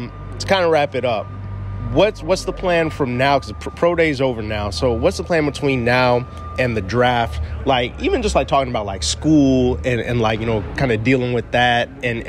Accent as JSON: {"language": "English", "region": "Midwest", "country": "United States", "said": "I'm from the Midwest originally though."}